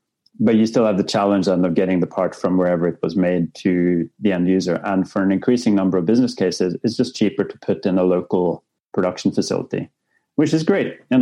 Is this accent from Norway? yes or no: yes; Norway; now in United States; I'm from Norway originally.